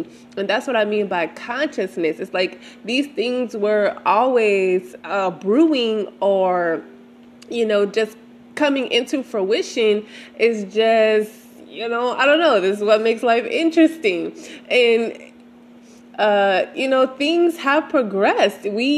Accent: Louisiana, United States; but in my hometown in Louisiana, they are just now installing those same internet cables

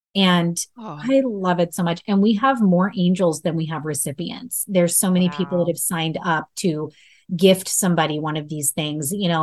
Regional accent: Minnesota, United States; One of the books is specifically for Minnesota because I have so many readers in Minnesota, my home state.

